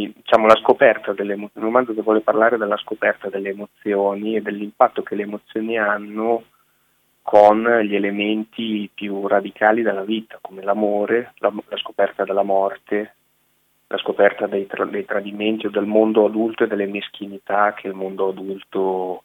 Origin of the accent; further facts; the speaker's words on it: Crema, Lombardy, Italy; born there; now in Milan, Italy; Io vivo a Milano attualmente, però sono nato a Crema e la prima parte della mia vita, diciamo appunto l'infanzia e l'adolescenza, li ho passati in un piccolo paesino simile.